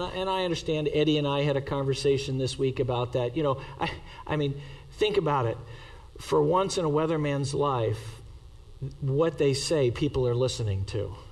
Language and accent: English; New England, United States; I mean, I grew up in New England, so I was accustomed to a barren tree during winter.